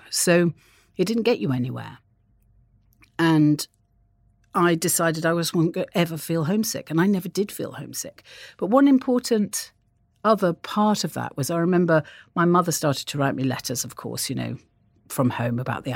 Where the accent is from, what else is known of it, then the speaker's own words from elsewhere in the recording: Wales, United Kingdom; I grew up in North Wales and I had a very idyllic childhood.